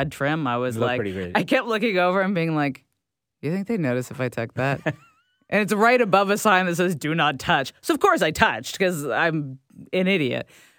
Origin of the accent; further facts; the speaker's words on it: United Kingdom; They brought it to Britain, which I, again, as a Brit, I love it.